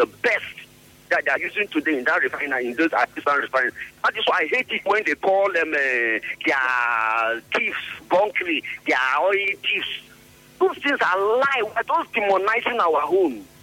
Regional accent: Bayelsa, Nigeria; I'm a German from Bayelsa State.

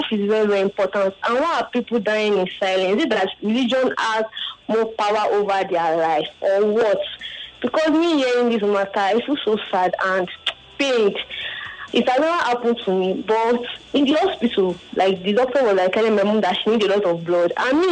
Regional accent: Ikorodu, Lagos, Nigeria; I'm from Ikorodu.

